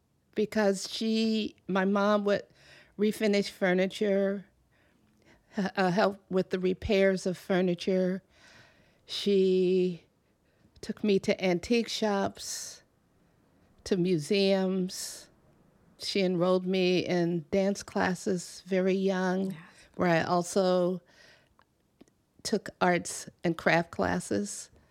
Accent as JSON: {"language": "English", "region": "California", "country": "United States", "tie": "born or raised there", "said": "Or in the San Francisco Bay Area is home to me."}